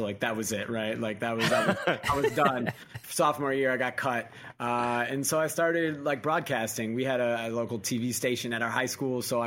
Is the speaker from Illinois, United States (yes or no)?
yes; Chicago, Illinois, United States; I was a huge Chicago Fire fan growing up in Chicago.